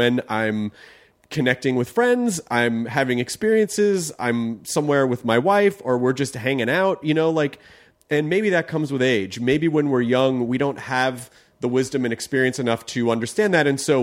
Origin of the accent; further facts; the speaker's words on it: the South, United States; And you know, like I grew up in the South and I've talked to people who are like, well, I don't ever need to leave.